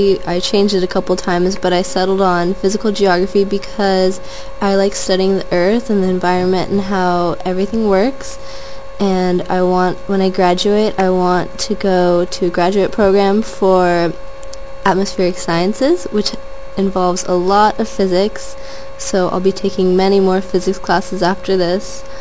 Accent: Irvine, California, United States; also born or lived in Germany; now in San Diego, United States; I was born in Germany, but I grew up in Irvine, California. I moved to San Diego 4 years ago and started college here right after high school.

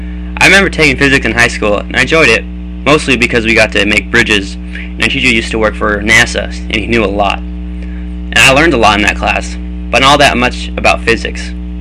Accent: Salinas, California, United States; also born or lived in Santa Cruz / Watsonville; I am from Salinas, California. I was originally born in Santa Cruz and I lived in Watsonville for a little bit after that. For most of my life, I've lived in Salinas, so I call it my hometown.

